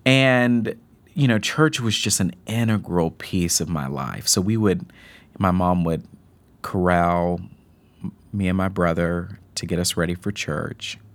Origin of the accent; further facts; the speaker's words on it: Fort Worth, Texas, United States; So I grew up in Fort Worth, Texas. My parents never lived more than 5 minutes away from their parents.